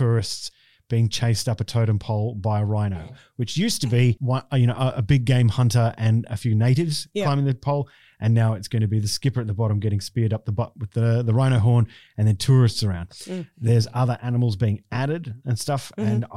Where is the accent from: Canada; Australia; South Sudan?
Australia; Being an Aussie, as soon as I pipe up, I'm a target.